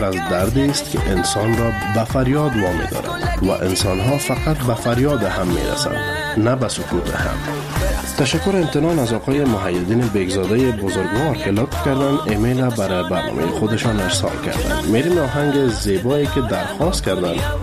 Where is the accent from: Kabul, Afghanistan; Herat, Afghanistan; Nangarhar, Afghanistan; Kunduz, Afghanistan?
Herat, Afghanistan; از هرات هستم.